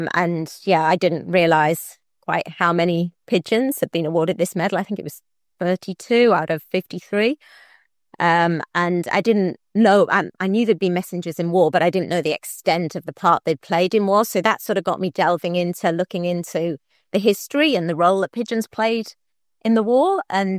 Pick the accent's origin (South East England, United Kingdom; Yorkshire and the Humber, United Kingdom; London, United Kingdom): Yorkshire and the Humber, United Kingdom; moved away as an adult; now in Australia; I'm from Yorkshire and I really love where I'm from.